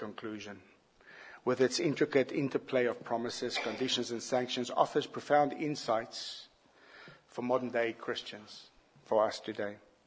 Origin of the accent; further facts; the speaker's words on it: South Africa; I don't get excited because I'm South African.